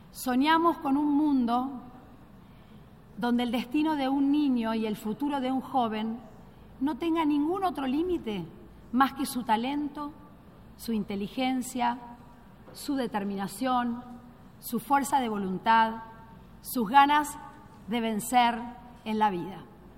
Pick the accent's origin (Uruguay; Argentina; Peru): Argentina; Como argentina y latinoamericana, no puedo empezar estas palabras